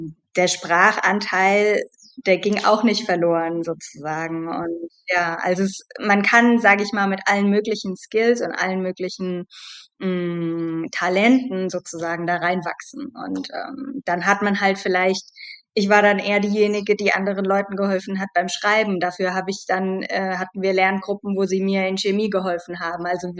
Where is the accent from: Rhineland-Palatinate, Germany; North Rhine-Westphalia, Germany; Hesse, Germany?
Hesse, Germany; Frankfurt; Und in Deutschland, ich bin in Frankfurt aufgewachsen, was willst du denn in Frankfurt mit Meeresbiologie machen?